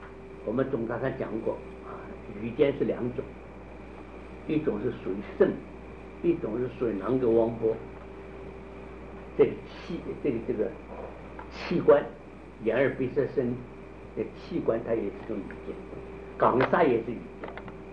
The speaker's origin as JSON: {"language": "Chinese", "country": "China", "said": "是不是我们中国人啊，对这推理思考、对这读书啊、求学方面不认真？"}